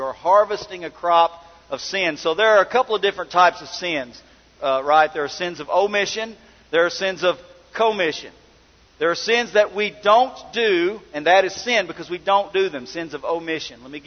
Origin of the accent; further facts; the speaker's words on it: Arkansas, United States; Many of you may know that I come from Prairie County, Arkansas, same city that Brother Doug comes from. But we were both farmers. We were both raised on farms.